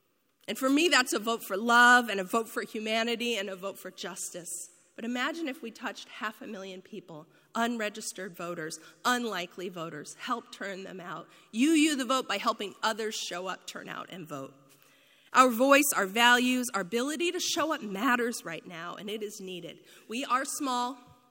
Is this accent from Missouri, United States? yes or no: yes; Missouri, United States; I'm from Missouri. I've lived all over the country, never in New Hampshire